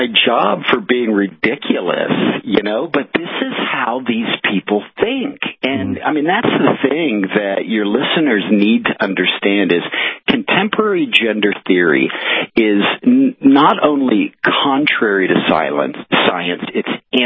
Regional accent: the South, United States; I'm from the South.

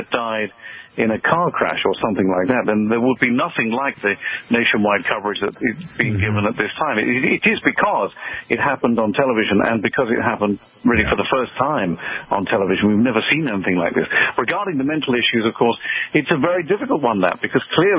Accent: Portsmouth, South East England, United Kingdom; Originally Portsmouth in the United Kingdom. It's a big naval base, just like Portsmouth in New Hampshire.

